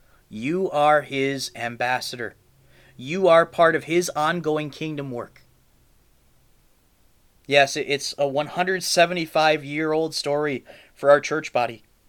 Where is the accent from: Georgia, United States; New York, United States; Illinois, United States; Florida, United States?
Illinois, United States; I think back to the little Wells Church I grew up in Western Illinois.